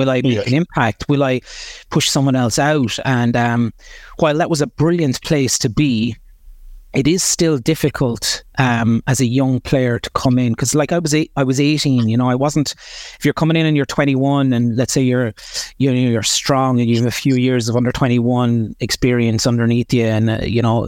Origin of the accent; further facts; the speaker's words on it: Bennettsbridge, County Kilkenny, Ireland; I was born in Kilkenny Hospital, right in the middle of Kilkenny City, and at the time my parents were living just on the border between Bennett's Bridge and Dainsfort.